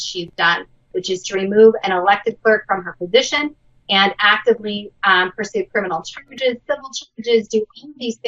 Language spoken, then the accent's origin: English; Colorado, United States; That's the kind of strength we have in my hometown. That's the kind of strength we have in Colorado